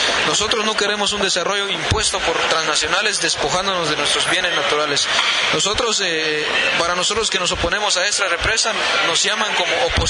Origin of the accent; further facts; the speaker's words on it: Quiché, Guatemala; A partir del momento en que en él se instaló en nuestros municipios, en nuestro municipio ubicado en la región Ixil